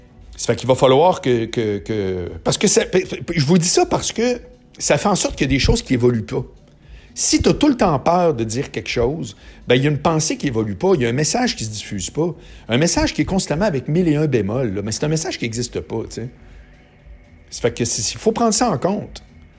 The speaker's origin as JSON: {"language": "French", "town": "Charlesbourg", "region": "Quebec", "country": "Canada", "said": "je viens de Charlebourg, moi, puis mes amis au secondaire jusqu'à l'université"}